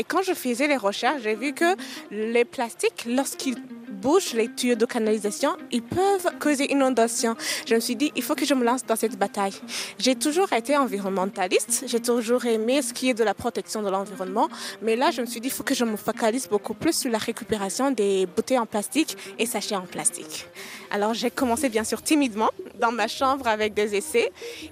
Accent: Burundi; Je suis burundaise. J'ai 26 ans

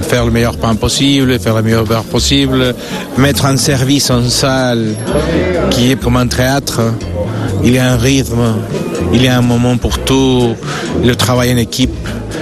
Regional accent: Peru; je suis cuisinier, je viens du Pérou. J'ai un restaurant à Lima

